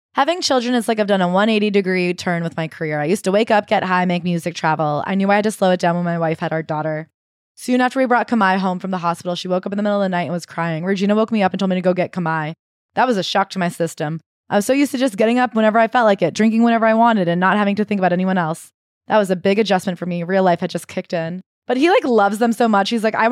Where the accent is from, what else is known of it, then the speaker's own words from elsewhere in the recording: Memphis, Tennessee, United States; It started from some of the trauma I experienced in my home and growing up in Memphis, and it went from there.